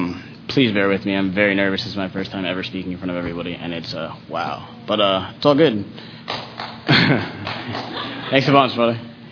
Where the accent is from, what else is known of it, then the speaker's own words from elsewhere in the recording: Ellicott City, Maryland, United States; I'm from Maryland. I know you guys have all heard of Baltimore, but I lived in this place called Ellicott City. It's right outside, maybe like 15 minutes.